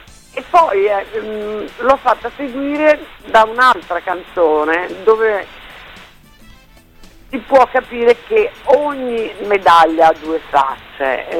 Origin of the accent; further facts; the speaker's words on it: Veneto, Italy; born there; Io vorrei vivere in Romagna, perché voi avete il mio stesso carattere, non so perché sono nata in Veneto, io che mi sento così romagnola.